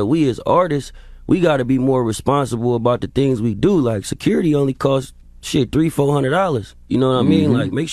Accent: California, United States; So the first thing you got to realize, I'm from the Bay Area. So the first thing I learned about L.A. is it's a difference between L.A. and Hollywood.

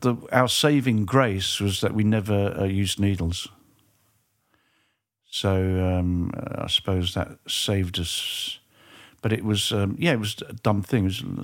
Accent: England, United Kingdom; I was very fortunate where I grew up in England to be able to see bands

